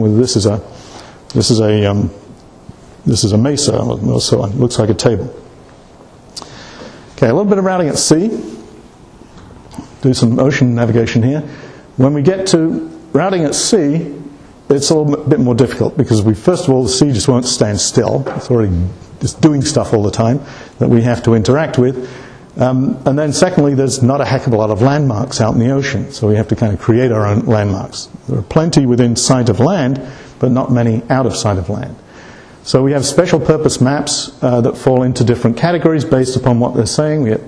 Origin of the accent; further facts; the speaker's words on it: England, United Kingdom; because I grew up in England.